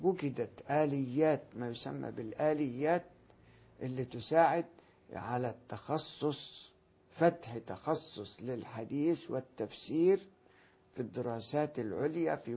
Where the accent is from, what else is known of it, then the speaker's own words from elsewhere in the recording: Faiyum Governorate, Egypt; أنا جئت من الفيوم إلى القاهرة للدراسة في الأزهر